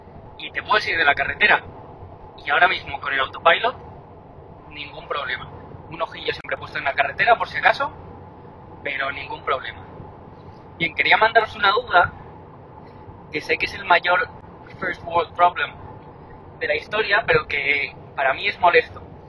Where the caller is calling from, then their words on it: Madrid, Community of Madrid, Spain; de Madrid.